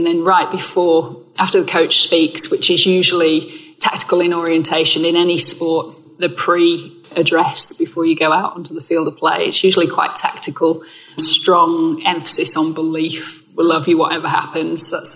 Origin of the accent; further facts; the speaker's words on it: Yorkshire and the Humber, United Kingdom; born there; also born or lived in Australia / California; I am an English woman born in Yorkshire. I consider myself a global citizen. I've been 20 years in Australia and a couple of years in California as well. So I'm recently back to England